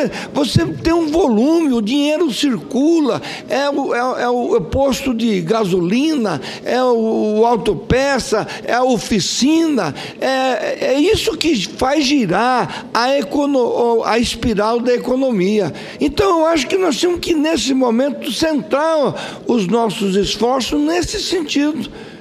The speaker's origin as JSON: {"language": "Portuguese", "region": "Mato Grosso do Sul", "country": "Brazil", "said": "eu sou do estado do Mato Grosso do Sul"}